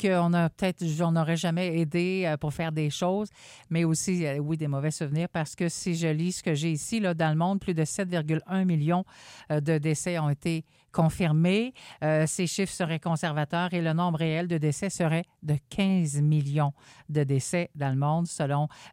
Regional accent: Quebec, Canada; Dont plus de 21 000 chez nous au Québec

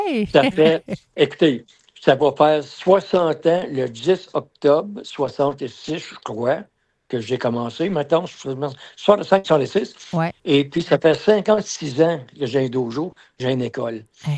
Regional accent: Quebec, Canada; c'est pas parce que je suis un Québécois qu'on ne peut pas créer

